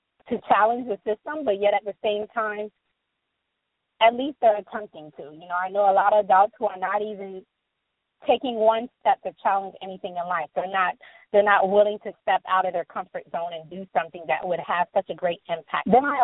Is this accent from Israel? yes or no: no; United States; I enjoy being an American. I love being American.